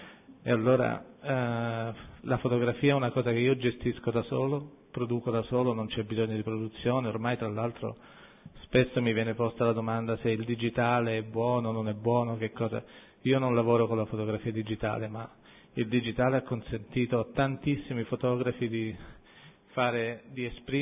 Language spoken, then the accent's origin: Italian; Rome, Lazio, Italy; io sono nato a Roma, ho vissuto a Roma, e Roma è una città particolarmente carica da quel punto di vista